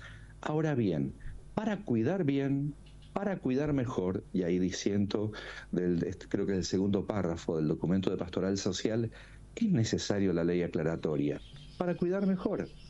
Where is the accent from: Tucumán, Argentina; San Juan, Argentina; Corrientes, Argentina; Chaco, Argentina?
San Juan, Argentina; Yo soy sanjuanino, por ejemplo